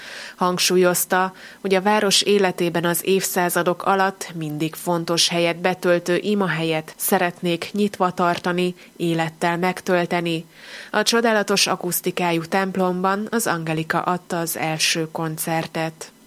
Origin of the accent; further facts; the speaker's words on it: Szombathely, Vas, Hungary; Szombathelyiként és lelkes karneválozóként